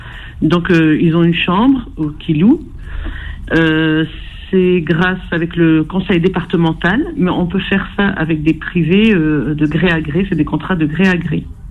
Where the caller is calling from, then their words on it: Marly, Hauts-de-France, France; Je suis près de Valenciennes, à une ville qui s'appelle Marly.